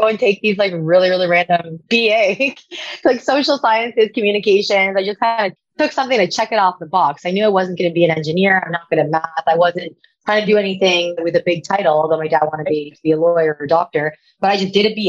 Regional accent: Toronto, Ontario, Canada; I grew up in Toronto. So I grew up with my single mom in an apartment building

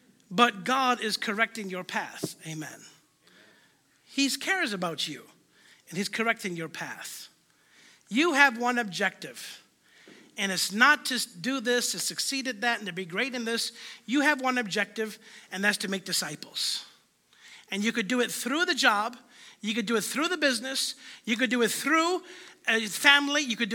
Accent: Chicago, Illinois, United States; we're from Illinois, we're from Chicago

